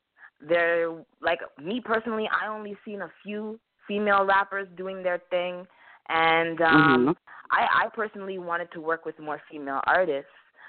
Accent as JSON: {"language": "English", "town": "Toronto", "region": "Ontario", "country": "Canada", "said": "I'm from Canada, Toronto. For my people who are listening in Canada, I'm like, you know, they know what it is when I say I'm from Scarborough"}